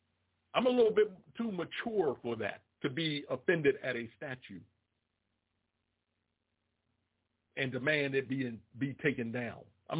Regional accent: Washington, District of Columbia, United States; also born or lived in Roanoke; now in Durham, United States; And I told him I was born in Roanoke, Virginia. Grew up in the Washington, D.C. area and presently live in Durham, North Carolina.

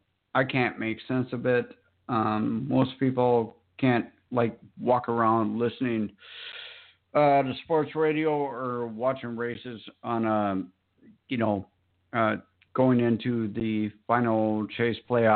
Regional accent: Minnesota, United States; head to my home state of Brainerd, August 16th to the 19th. The closest that NHRA gets to me.

